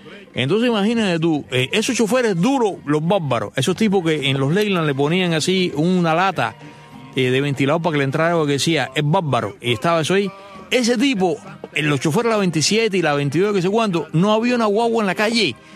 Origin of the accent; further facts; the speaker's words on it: Cuba; Y eso se lo tenemos como cubanos que agradecer